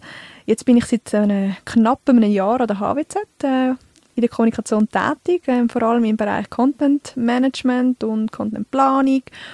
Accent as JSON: {"language": "German", "town": "Altdorf", "region": "Uri", "country": "Switzerland", "tie": "born or raised there", "said": "ich bin mit 26 die Jüngste in dieser Runde. Auch wenn man mir es nicht angehört, ich bin in Altdorf, im Kanton Uri, also im schönen Urnerland, aufgewachsen. Und ja, ich rede Dialekt nicht."}